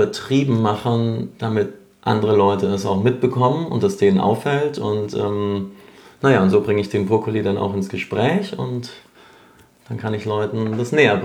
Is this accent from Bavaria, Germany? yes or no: yes; Bayreuth, Bavaria, Germany; in Bayreuth, in meiner Heimatstadt. Und dann bin ich nach München